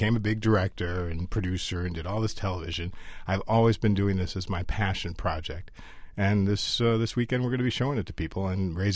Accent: Chicago, Illinois, United States; And I didn't know from Stephen Sondheim growing up in Chicago

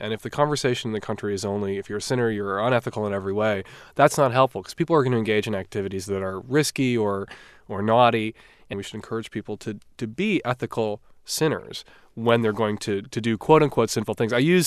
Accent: Chicago, Illinois, United States; as an urban lefty, I grew up in Chicago, I've never held a gun in my hand.

